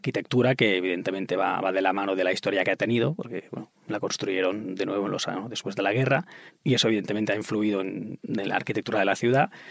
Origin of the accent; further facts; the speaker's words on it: Manlleu, Catalonia, Spain; Ahí en Manlleu, en mi pueblo, pues esas cosas no hay nieve.